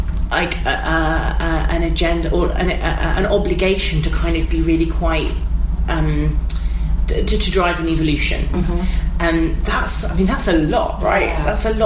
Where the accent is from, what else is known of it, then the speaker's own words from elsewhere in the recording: Midlands, United Kingdom; I'm from the Midlands, and I have a similar experience when I hear a Midlands accent